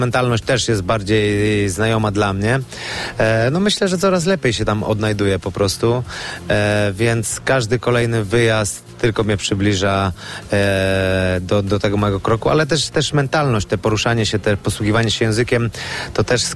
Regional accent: Kudowa-Zdrój, Lower Silesian Voivodeship, Poland; Ja pochodzę z Kudowy Zdrój. W momencie, kiedy się przeniosłem do Milicza

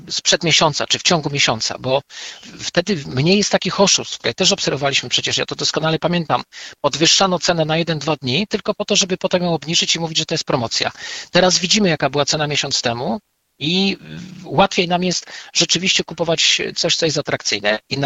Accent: Kraków, Lesser Poland, Poland; Wie pan, ja jestem z Krakowa, to do czegoś jednak obliguję.

